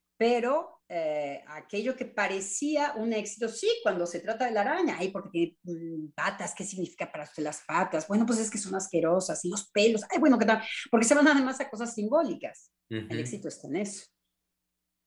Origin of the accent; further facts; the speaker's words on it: Mexico; a nosotros nos tocó el español como mexicanos.